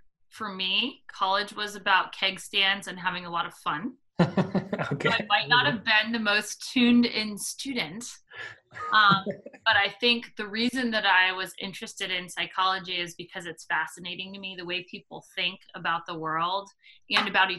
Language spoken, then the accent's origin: English; Portland, Oregon, United States; now in Washington DC, United States; And I moved to the DC area to sell new homes for what I told my mother was 1 year, because I'm from Portland, Oregon, and I told her I would move back.